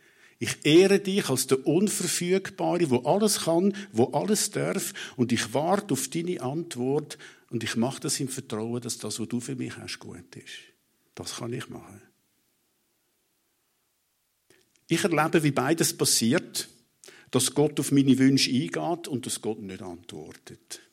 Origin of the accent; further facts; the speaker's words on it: Zurich, Switzerland; würde ich gerne ins Zürich-Oberland ziehen, näher zu meiner Familie, wo ich aufgewachsen bin.